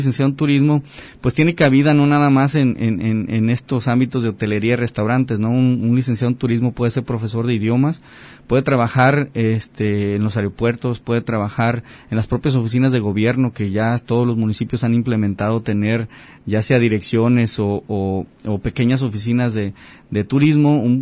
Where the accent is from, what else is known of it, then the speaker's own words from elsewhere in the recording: Mexico; como buenos mexicanos estamos aprendiendo a cocinar primeramente la comida típica mexicana